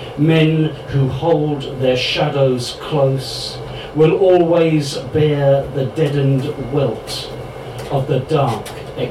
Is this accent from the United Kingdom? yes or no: yes; England, United Kingdom; accent: English; now in Ireland; I didn't spend my first formative years in this country, as you can tell by my Sassenach accent.